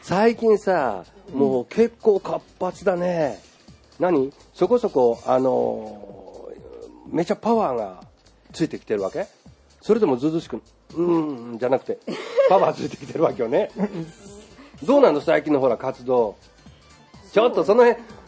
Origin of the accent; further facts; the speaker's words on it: Kobe, Hyogo, Japan; 実は私は、ね、神戸から来たんだけどさ、神戸で知ったお店あるからさ